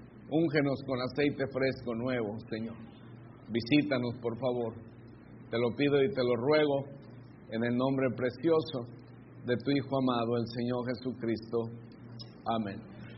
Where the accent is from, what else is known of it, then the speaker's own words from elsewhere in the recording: Mexico; Quisiera, como mexicano, que mi país tuviera este privilegio.